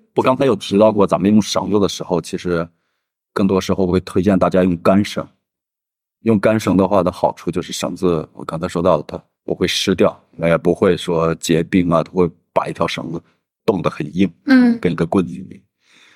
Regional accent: Inner Mongolia, China; 嗯，因为大家都知道我是一个内蒙古人嘛。

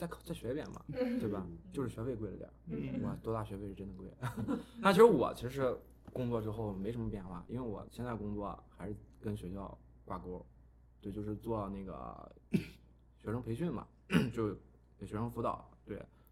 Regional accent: Beijing, China; 我们北京人就鱼肝。

